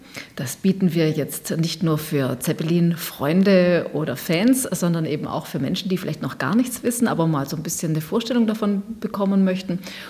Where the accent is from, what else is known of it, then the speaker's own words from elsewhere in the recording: Stuttgart, Baden-Württemberg, Germany; Ich komme aus Stuttgart, wenn man im weitesten Sinne komme ich dann natürlich aus der Region.